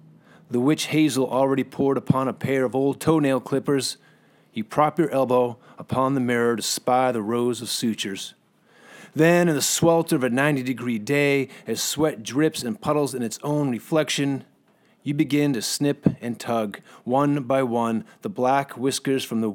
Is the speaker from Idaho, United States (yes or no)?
no; Lowell, Massachusetts, United States; I grew up in Lowell, Massachusetts. I'm from Massachusetts, in a town sort of, blue collar town like Gloucester.